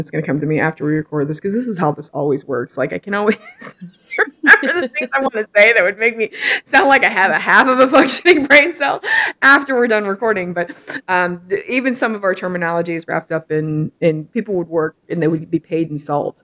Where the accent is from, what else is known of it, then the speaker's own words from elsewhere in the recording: Pacific Northwest, United States; I'm from the Pacific Northwest. I like it a little cooler.